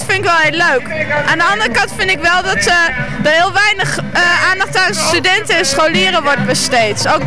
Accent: Groningen, Netherlands; Groningen.

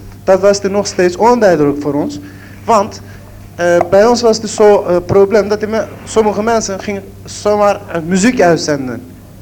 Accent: Turkey; Dutch is a second language; now in Netherlands; Zoals bijvoorbeeld waar ik vandaan kwam in Turkije

